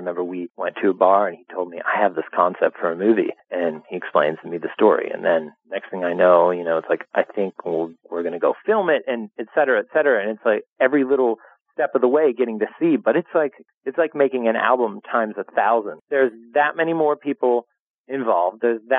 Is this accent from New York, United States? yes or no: no; Pennsylvania, United States; I'm from the East Coast, and I'm from a place that gets freezing cold in western Pennsylvania.